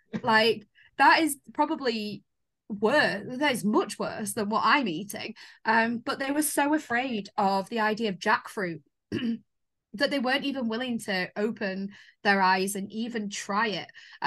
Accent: Bristol, South West England, United Kingdom; accent: Bristolian; also born or lived in St Helens / Preston; I grew up in Bristol and then moved to St. Helens, and then I went to uni in Preston. I've lost the Bristolian twang, thankfully, although Sloider does come out soon sometimes. And I think Preston has fine-tuned the St. Helens out of me.

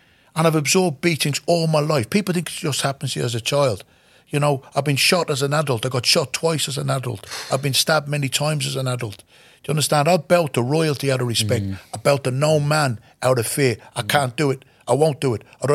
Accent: Ireland; And my dad used to say I was a failure as an Irishman because it's expected of the paddies to drink, you know.

